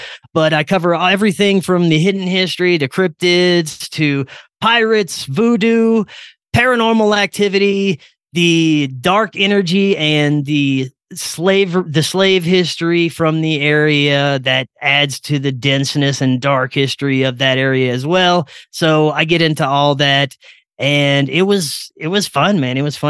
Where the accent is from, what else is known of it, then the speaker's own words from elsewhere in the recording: Louisiana, United States; And even growing up in Louisiana, I had no idea to the extent, first of all, the hidden history that's there.